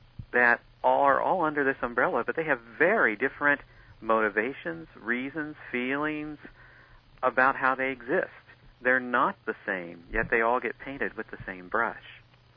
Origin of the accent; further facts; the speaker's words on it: Kansas, United States; growing up in the Midwest in a small town in Kansas with four brothers and going to a parochial school.